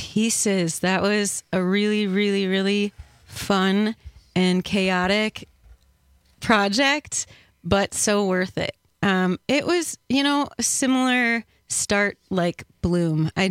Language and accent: English; Wisconsin, United States; growing up in the Northwoods, visiting up there a lot, we still go up there quite often in the summer.